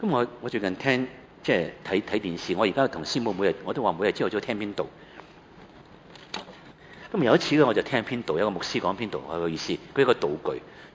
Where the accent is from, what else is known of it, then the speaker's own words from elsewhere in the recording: China; 我哋中國人